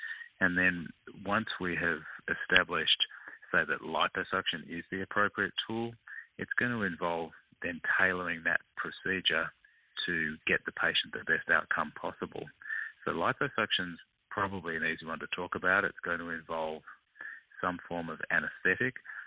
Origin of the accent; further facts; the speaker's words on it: Sydney, New South Wales, Australia; Well, Sydney's my hometown. It's a beautiful city, so that, I grew up here.